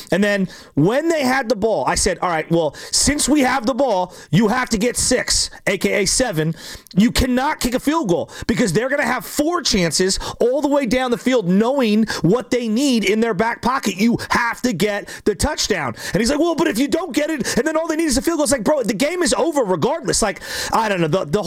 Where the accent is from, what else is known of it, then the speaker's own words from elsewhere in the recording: San Francisco, California, United States; I'm a Fincher Nation City boy. I grew up near Candlestick.